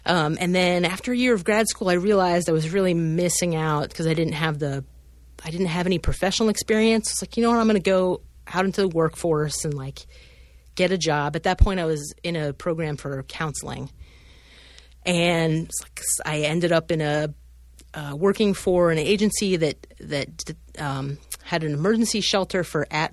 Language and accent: English; Maine, United States; I mean, I grew up in New England and Maine and worked in shops there.